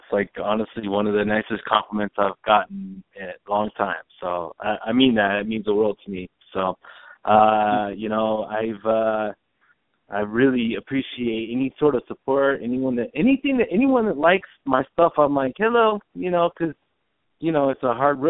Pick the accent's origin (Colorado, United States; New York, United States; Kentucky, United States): Colorado, United States; Denver; I mean, I grew up here in Denver and had a, you know, I grew up as, you know, an athlete playing soccer.